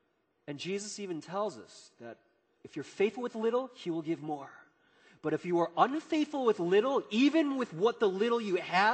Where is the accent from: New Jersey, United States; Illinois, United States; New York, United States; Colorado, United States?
Illinois, United States; Chicago; growing up in Chicago, you know, I'm watching the Chicago Bulls and stuff